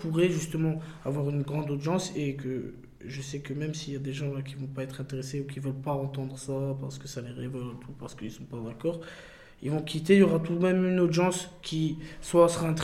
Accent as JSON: {"language": "French", "town": "Strasbourg", "region": "Grand Est", "country": "France", "said": "Moi, je sais que je viens d'ici, de Kronenbourg à Haute-Pierre, j'ai l'impression que je sors pas de mon quartier. Pourtant, je viens de quitter un quartier pour un autre"}